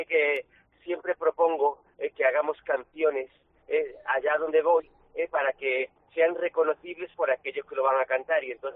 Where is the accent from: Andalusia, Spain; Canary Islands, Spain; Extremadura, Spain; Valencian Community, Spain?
Andalusia, Spain; siendo yo andaluz